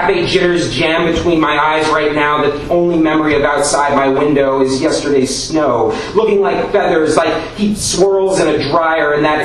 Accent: Philadelphia, Pennsylvania, United States; we are from Philadelphia, various parts

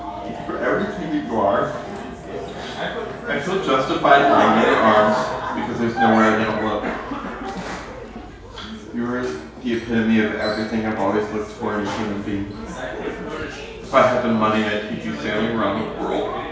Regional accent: Philadelphia, Pennsylvania, United States; I'm from Philadelphia, okay? We don't talk about things like that in public, okay?

